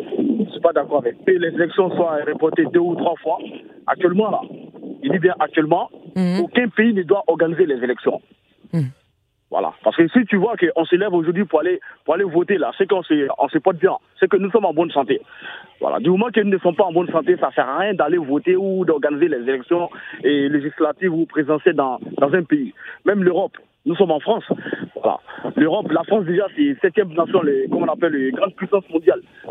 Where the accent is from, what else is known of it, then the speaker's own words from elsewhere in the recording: Mali; Au Mali, on n'a pas besoin. Moi, je suis malien, on n'a pas besoin.